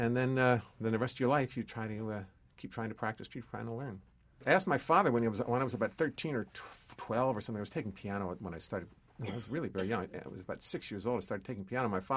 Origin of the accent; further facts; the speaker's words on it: Baltimore, Maryland, United States; I'm a kid from Baltimore. I'm 22 years old.